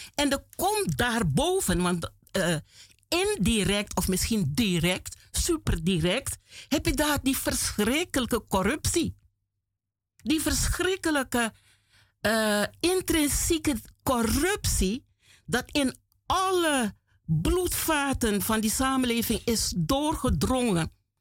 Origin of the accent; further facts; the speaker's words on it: Suriname; born there; ik ben in Suriname geboren